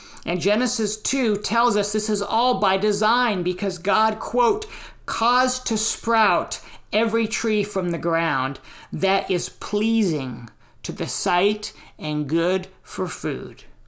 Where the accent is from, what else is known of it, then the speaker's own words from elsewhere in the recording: North Carolina, United States; The first tree I remember as a kid growing up in North Carolina was two dogwoods that stood at one corner of my parents' front yard.